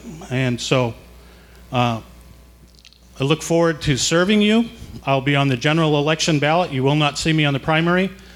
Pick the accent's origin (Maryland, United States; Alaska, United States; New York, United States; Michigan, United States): Alaska, United States; Palmer; born there; I was born in Palmer. Half of my family got off the train in 1935, and the other half was here to greet them.